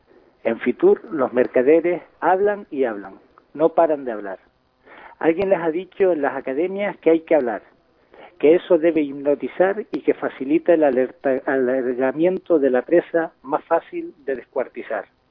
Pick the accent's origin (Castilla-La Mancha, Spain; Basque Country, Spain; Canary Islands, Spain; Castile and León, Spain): Canary Islands, Spain; Somos una marca que se llama Fuerteventura o Canarias y en Madrid nos ofrecen al mejor postor.